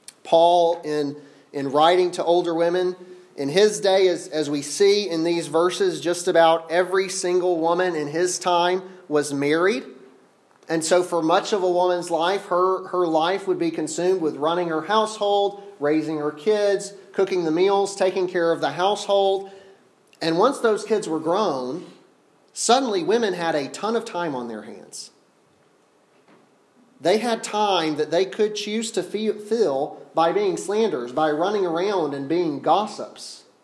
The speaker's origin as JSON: {"language": "English", "region": "the South", "country": "United States", "said": "I'm from the South. I don't know how well this will land here, but I like my tea sweet and I don't like my coffee black."}